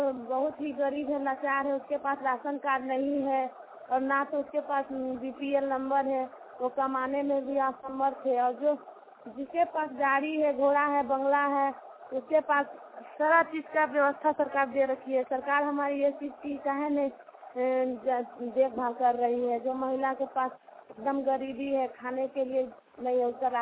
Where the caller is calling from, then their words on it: Newari, Bihar, India; नेवरी से बोल रही हूँ और मांझी ब्लॉक।